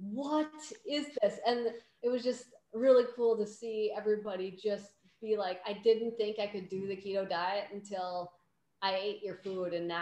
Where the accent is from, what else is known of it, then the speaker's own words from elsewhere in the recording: Wisconsin, United States; I'm from Wisconsin originally and we love our cheese. I mean, you buy cheese curds at the gas station.